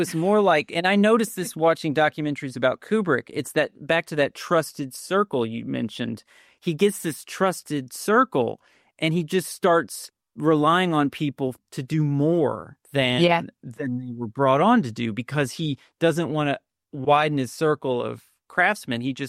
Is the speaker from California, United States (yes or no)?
no; Virginia, United States; And he was like, well, where'd you grow up? And I said, Virginia.